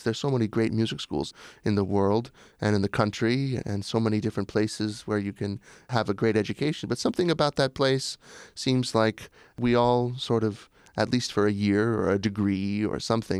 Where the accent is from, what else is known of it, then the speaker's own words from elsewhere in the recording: Seattle, Washington, United States; I grew up in Seattle, Washington, because my father at the time was the music director of the Seattle Symphony.